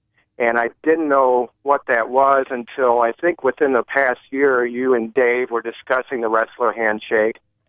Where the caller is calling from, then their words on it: St. Louis, Missouri, United States; in St. Louis. I'm listening on Sirius 92.